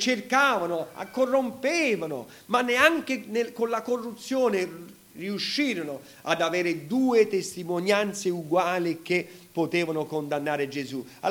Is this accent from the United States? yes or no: yes; United States; Italian is a second language; per uno straniero come me, tu dici stai straniero, beh, io sono nato e cresciuto in America